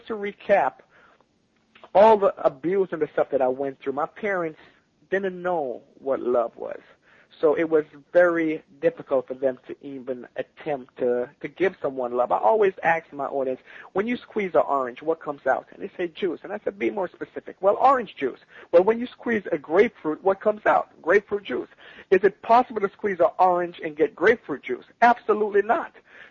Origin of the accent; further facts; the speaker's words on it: Kingston, Surrey, Jamaica; I was born and raised in Kingston, Jamaica.